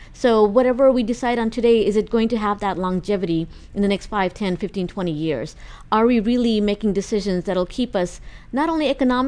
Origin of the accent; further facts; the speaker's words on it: California, United States; now in Irvine, United States; So my family background spans Pakistan and India. And I grew up in the Bay Area. We moved to Southern California in 2005 and came right to Irvine.